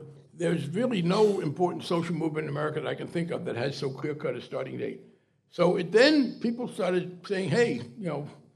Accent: New Jersey, United States; now in Boston, United States; I'm Jewish, I talk funny, I'm from New Jersey.

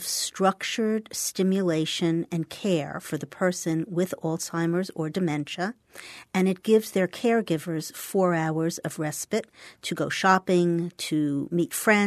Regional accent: New York, United States; now in Collier County, United States; And I moved here from the East Coast prior to that, as you can probably tell, from New York.

